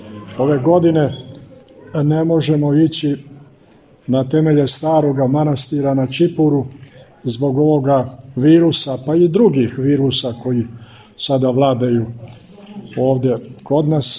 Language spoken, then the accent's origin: Serbian; Montenegro; i ovdje kod nas u Crnoj Gori je raspeta crkva Hristova